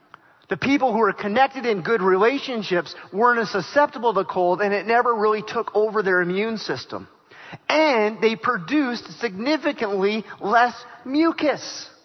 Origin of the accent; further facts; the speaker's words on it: Regina, Saskatchewan, Canada; When I was a kid, I grew up in Regina, and I did my time, 10 years, so that's a full sentence.